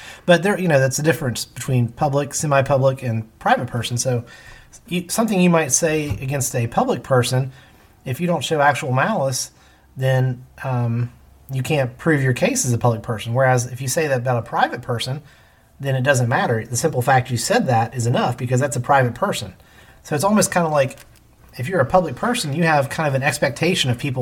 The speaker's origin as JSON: {"language": "English", "country": "United States", "said": "I don't like that as an American."}